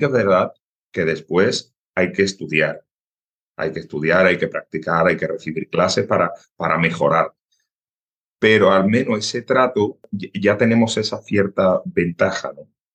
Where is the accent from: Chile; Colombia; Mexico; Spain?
Spain; Andalusia; esa velocidad, que lo llevamos nosotros como andaluces.